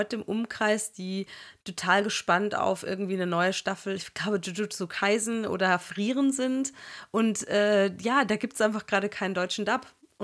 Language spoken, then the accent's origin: German; Austria; Funny Games, klar, als Österreicherin.